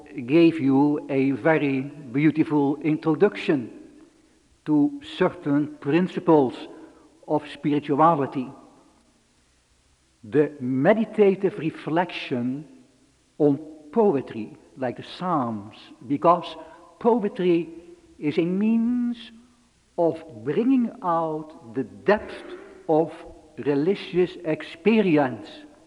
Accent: Netherlands; And here you have the influence of my home country, the Dutch influence. Because in Holland, we have a powerful church, the Dutch Reformed Church.

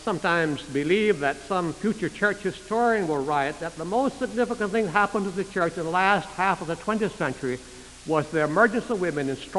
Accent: North Carolina, United States; The church I grew up in Eastern North Carolina, Mintz Baptist Church, was then without a pastor.

